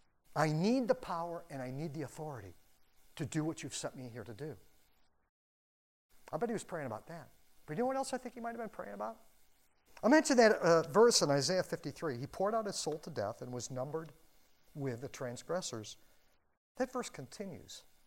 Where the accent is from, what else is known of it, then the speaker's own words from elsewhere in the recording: Wisconsin, United States; born there; look, just between us, I was born in Wisconsin.